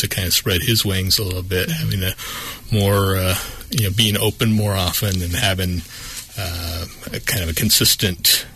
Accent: Sonoma, California, United States; But I'm actually from Sonoma. I was the town of Sonoma, uh-huh.

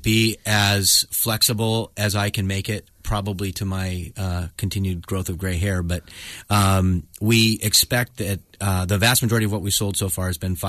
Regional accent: Sebastopol, California, United States; I can't even get into the Sebastopol market in my hometown

